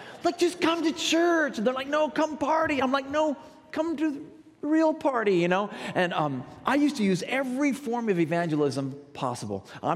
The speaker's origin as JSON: {"language": "English", "region": "California", "country": "United States", "tie": "born or raised there", "lives_now": "Texas, United States", "said": "Now, I live in Texas, but I haven't always. You probably tell by the way I talk. I grew up in California, and we live near Tyler, Texas."}